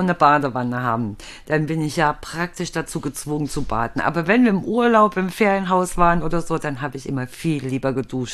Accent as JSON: {"language": "German", "region": "East Germany", "country": "Germany", "said": "ich komme ja aus dem Osten"}